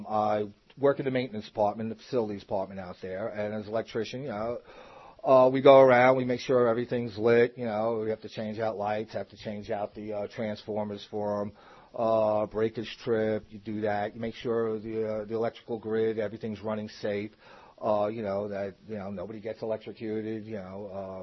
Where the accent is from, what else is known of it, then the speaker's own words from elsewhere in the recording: Queens, New York, United States; moved away as an adult; now in Las Vegas, United States; No, I come from New York, from Queens, New York. Born and raised there 36 years. I came out here around 96, so I've been in Vegas for about 16 to 17 years.